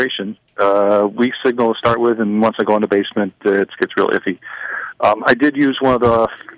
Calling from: Penfield, New York, United States; Hey, Penfield.

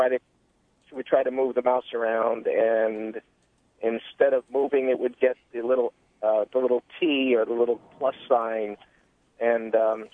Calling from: Penfield, United States; I'm calling from Penfield.

